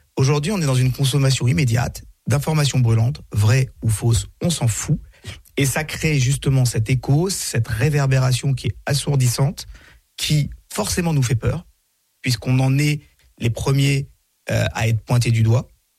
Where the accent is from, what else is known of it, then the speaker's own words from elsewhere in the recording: Paris, Île-de-France, France; accent: Parisian; j'ai grandi à Paris. Donc je suis né à Paris et j'ai grandi à Paris avec un bel accent parigo.